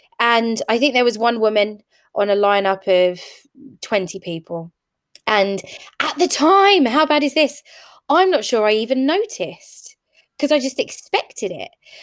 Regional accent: East of England, United Kingdom; I'm from Essex, and I remember when I first started working all those years ago, I'm also blondish. I dyed my hair black, I started wearing glasses, and I tried to change my voice because I didn't want to be that blonde girl from Essex

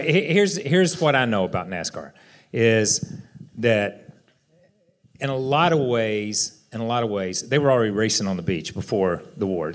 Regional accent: Level Cross, North Carolina, United States; my dad always said, we're from Level Cross, North Carolina. That's where you're from. That's where you go back to.

